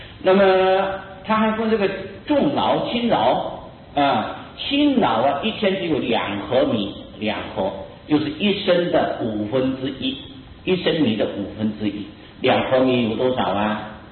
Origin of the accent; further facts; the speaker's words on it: Taiwan; 我们台湾人都是福报很大，四十几年来没有这种情形啊